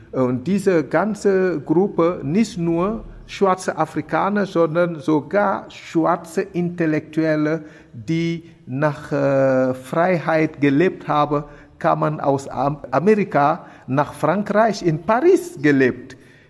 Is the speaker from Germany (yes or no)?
no; Senegal; German is a second language; das ist eine heile Zeremonie, was man macht in meiner Heimat Senegal.